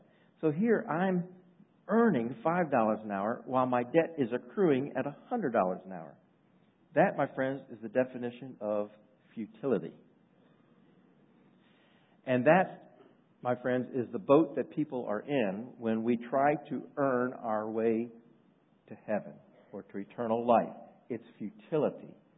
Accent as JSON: {"language": "English", "region": "Maryland", "country": "United States", "tie": "born or raised there", "said": "My friend Jim and I, we grew up together in Maryland in the same neighborhood."}